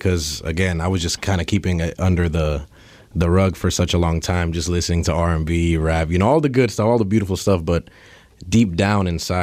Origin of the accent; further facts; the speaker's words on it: Federal Way, Washington, United States; So I'm from Federal Way. A lot of my friends, they don't necessarily listen to rock and roll